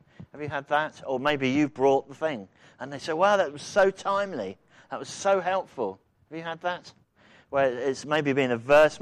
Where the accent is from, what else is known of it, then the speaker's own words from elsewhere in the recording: East Midlands, United Kingdom; So I'm from Northamptonshire.